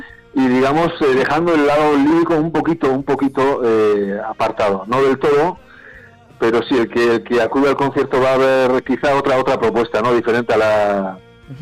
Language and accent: Spanish; Basque Country, Spain; first language Basque; Spanish is a second language; Yo canto en euskera, canto en mi lengua materna, es una elección, que casi no es una elección, viene dada de manera casi natural, si bien mi lengua paterna es el castellano